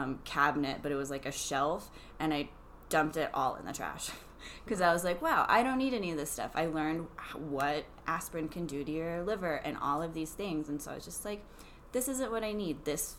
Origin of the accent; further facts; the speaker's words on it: Texas, United States; now in Denver, United States; I live here in Denver, but originally I'm from Texas, and that's where I was introduced to essential oils.